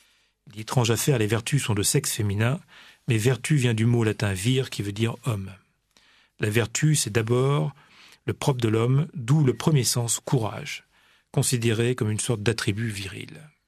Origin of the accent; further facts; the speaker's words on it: France; je reste toujours de France. Et je me battrai pour ce pays.